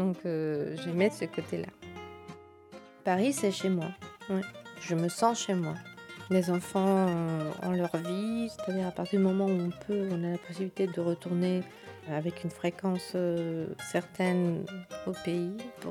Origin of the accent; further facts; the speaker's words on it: Colombia; moved away; quand je suis partie de la Colombie, les choses étaient assez difficiles